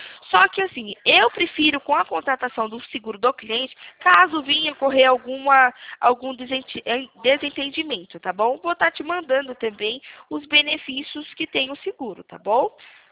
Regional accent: São Paulo, Brazil; É, eu sou aqui do interior de São Paulo, perto de Campinas, conhece?

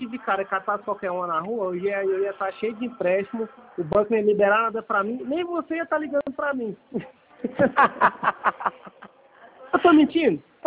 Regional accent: São Paulo, Brazil; A gente é aqui de São Paulo, é pertinho um do outro.

